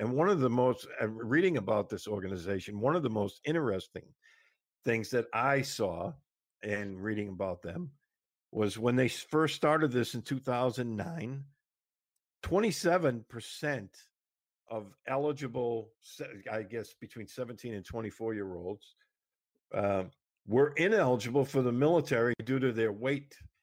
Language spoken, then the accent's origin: English; Massachusetts, United States; Brigadier General Gary Pappas from my home state of Massachusetts.